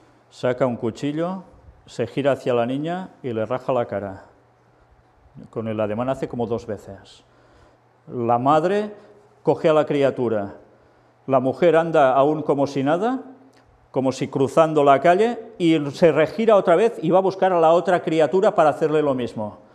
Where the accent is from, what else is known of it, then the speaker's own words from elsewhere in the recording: Barcelona, Catalonia, Spain; profesor de comunicación. Tengo 50 años, soy barcelonés.